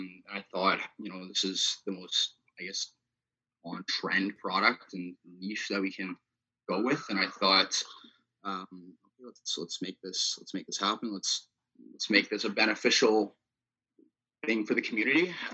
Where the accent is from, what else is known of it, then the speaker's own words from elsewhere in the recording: Toronto, Ontario, Canada; I'm from Toronto, Ontario. Finished my first year of BBA at Laurier, going into my second in the fall.